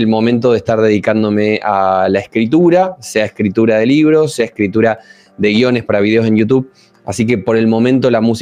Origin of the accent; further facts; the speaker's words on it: Córdoba, Argentina; now in Spain; Soy argentino, concretamente de la provincia del interior del país que se llama Córdoba, que es la segunda provincia del país.